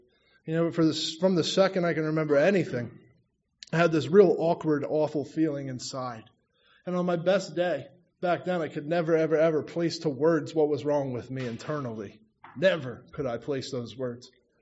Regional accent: Emmaus, Pennsylvania, United States; I mentioned that I was from Emmaus, Pennsylvania, and I asked if anybody was familiar.

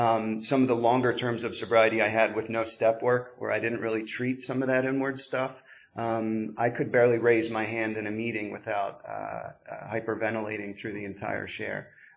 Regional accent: Doylestown, Pennsylvania, United States; I'm from Doylestown, Pennsylvania, about 40 minutes down 313, kind of border of Buckingham and Doylestown.

